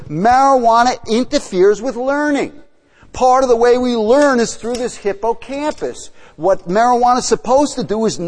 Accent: New York, United States; accent: New York; So you might be tripping on my shirt or my New York accent or something, right?

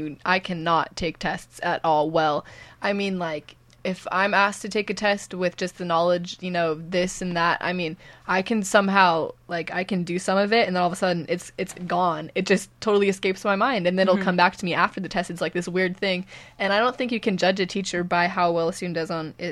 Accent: Laytonville, California, United States; also born or lived in Los Angeles; I'm from Los Angeles originally, and I came to Laytonville, and I was like, well, where did my parents plunk me down into?

